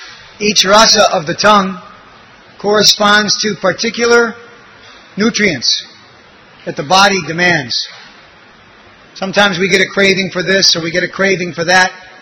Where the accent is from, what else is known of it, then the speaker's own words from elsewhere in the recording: Michigan, United States; And, you know, I grew up in Michigan. That state is famous for apples.